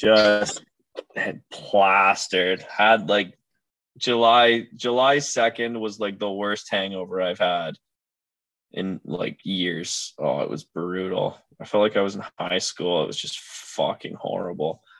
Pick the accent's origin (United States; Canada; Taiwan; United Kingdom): Canada; Grafton, Ontario; Like even my hometown, like Grafton, like it's grown since I've been here for 20 years. But like when I was 5 years old, we'd have a parade, and we've had a parade every year until COVID.